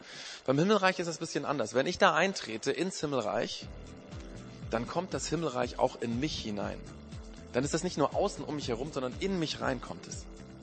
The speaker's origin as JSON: {"language": "German", "region": "Bavaria", "country": "Germany", "said": "wo kommst denn du her? Der muss so und so Bayern sagen, ne? Aber ich meine, im Ausland, stimmt, im Ausland muss ich sagen."}